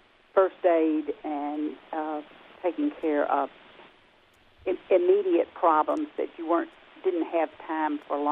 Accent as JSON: {"language": "English", "region": "Mississippi", "country": "United States", "tie": "born or raised there", "also_born_or_lived": "Tennessee / Texas / Atlanta, Georgia", "lives_now": "Arizona, United States", "said": "I moved to Arizona 14 years ago from Atlanta, Georgia. And I grew up in Mississippi and did part of my schooling there and part of my schooling in Tennessee"}